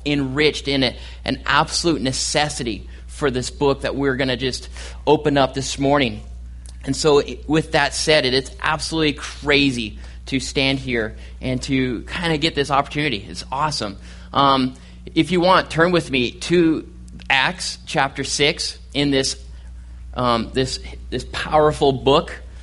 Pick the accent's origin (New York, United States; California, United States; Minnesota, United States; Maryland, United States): California, United States; now in Oklahoma City, United States; It seems like the Lord has just picked me up and transplanted me here to Oklahoma City. And I am from California, and everyone back there is going, "Where are you going?"